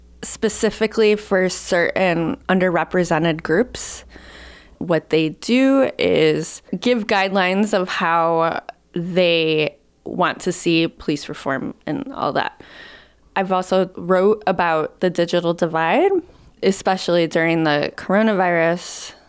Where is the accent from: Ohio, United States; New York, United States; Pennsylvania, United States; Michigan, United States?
Michigan, United States; also born or lived in Colorado; Originally, I'm from Michigan, but I was in Colorado for 3 years. I was at grad school there.